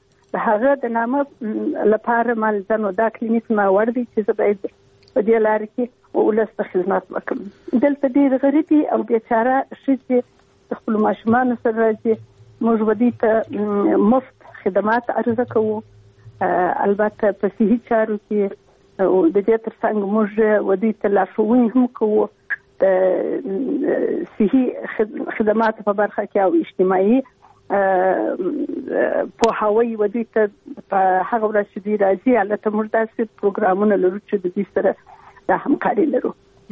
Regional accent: Afghanistan

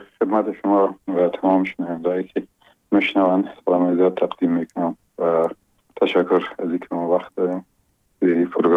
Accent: Logar, Afghanistan; در یک فامیلی بسیار مهربان و متدین یکی از قریه های بسیار قشنگ ولایت لوگر مرز مربوطات ولسوالی محمد آقا، یک قریه با اسم گمران و شیرازه یاد میشه، در اونجا به دنیا آمدیم و اون سالای اول زندگی رو اونجا در اون آغوش پدر و مادر بزرگ شدیم

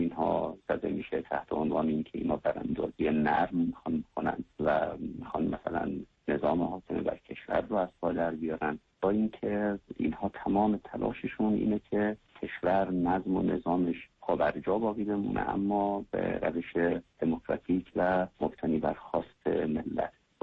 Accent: Tajikistan; moved away; توی این 2-3 سالی که من از تاجیکستان اومدم اینجا

